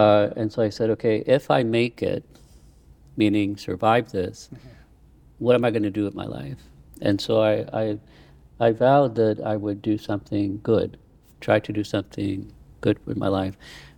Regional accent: Ireland; born there; I was born in Ireland.

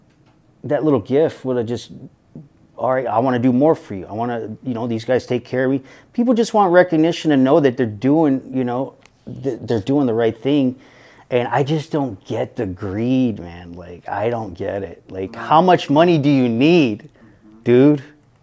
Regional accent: Chicago, Illinois, United States; Yeah, I grew up in Chicago during those times. What an amazing time to see basketball.

